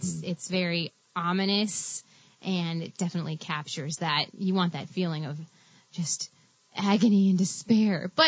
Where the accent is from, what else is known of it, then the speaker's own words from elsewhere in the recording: Salem, Massachusetts, United States; And I grew up in Salem, and at the time I had moved back to Salem. And I was living across from the witch house on Essex Street